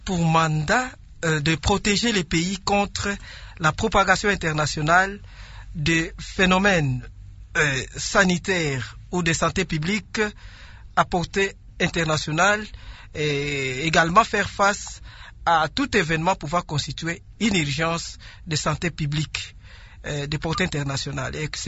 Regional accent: DR Congo; chez nous en République démocratique du Congo.

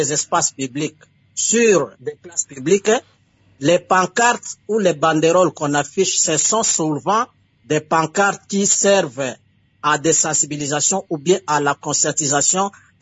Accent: DR Congo; moved away; chez nous, en République démocratique du Congo

